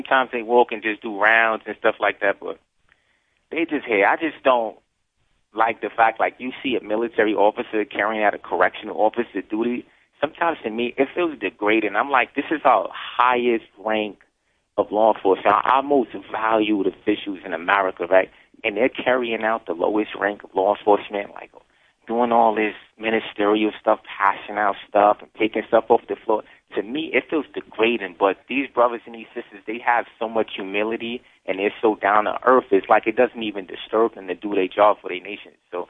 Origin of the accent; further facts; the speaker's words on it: Middletown, New York, United States; I want to shout out Middletown, New York, my hometown, and the whole 845 area code.